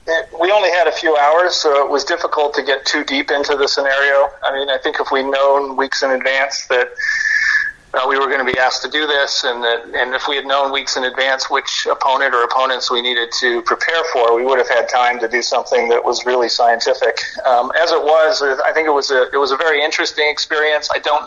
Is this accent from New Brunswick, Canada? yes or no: no; Toronto, Ontario, Canada; I'm from Toronto